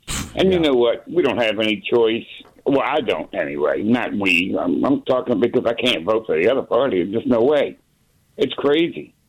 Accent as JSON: {"language": "English", "town": "New Orleans", "region": "Louisiana", "country": "United States", "tie": "born or raised there", "said": "Well, you know, I grew up here, and I grew up in Lakeview"}